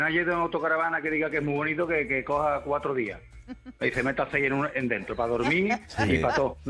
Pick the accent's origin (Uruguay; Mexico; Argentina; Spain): Spain; Huelva, Andalusia; Claro, yo soy el de Huelva, el que corta jamones de aquí de la sierra de Huelva.